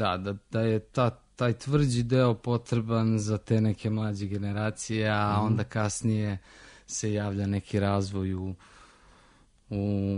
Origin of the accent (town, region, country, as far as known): Serbia